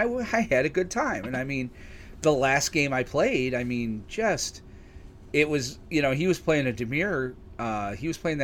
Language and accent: English; United States; I hate delayed gratification. I'm an American, damn it.